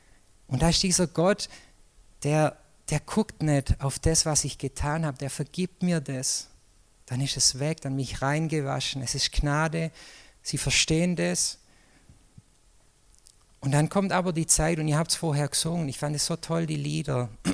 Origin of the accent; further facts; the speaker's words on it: Colombia; Und ich komme aus Kolumbien, ja.